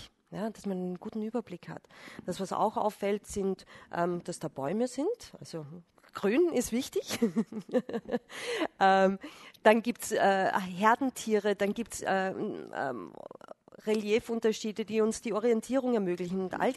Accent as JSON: {"language": "German", "region": "Carinthia", "country": "Austria", "lives_now": "Vienna, Austria", "said": "Ich komme aus Kärnten, mir geht es ähnlich. Also ich habe es dann in Wien im Flachland schon ein bisschen so"}